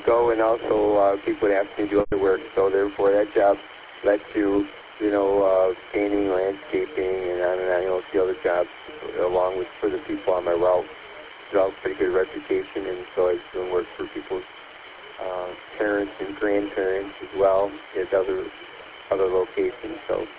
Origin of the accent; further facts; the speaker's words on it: Detroit, Michigan, United States; moved away; I grew up in Detroit, so even though I don't live there, I haven't lived there in many, many years.